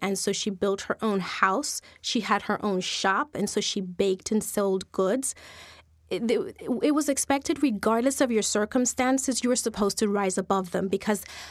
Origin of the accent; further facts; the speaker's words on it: U.S. Virgin Islands; Growing up in St. Thomas, where at that time it was an American island, was very different.